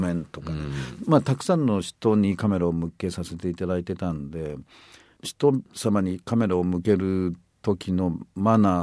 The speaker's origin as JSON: {"language": "Japanese", "region": "Tokyo", "country": "Japan", "tie": "born or raised there", "said": "僕は東京まで東京育ちでこの震災には会ってなくて家族が東北に住んでたわけではないんですが、"}